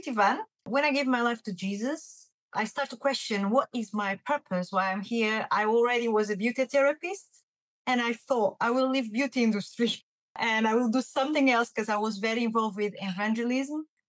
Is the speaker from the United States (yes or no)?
no; Portugal; I'm from Portugal.